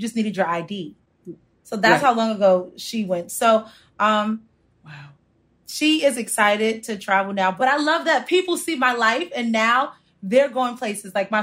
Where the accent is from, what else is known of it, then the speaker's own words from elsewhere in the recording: New York, United States; I grew up in New York.